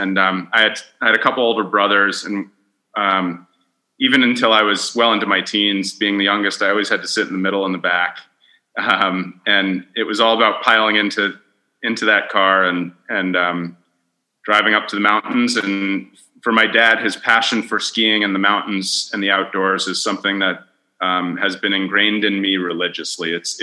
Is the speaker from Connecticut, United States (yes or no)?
yes; Connecticut, United States; also born or lived in Vermont; and my family actually sort of spent a bunch of time growing up in Vermont. So between Connecticut and Vermont was my childhood home. When I was young, I got to spend a lot of time in the outdoors, and New England is just beautiful